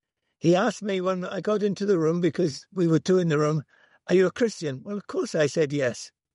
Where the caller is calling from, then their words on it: Liverpool, North West England, United Kingdom; I should say that I'm speaking from Liverpool in United Kingdom.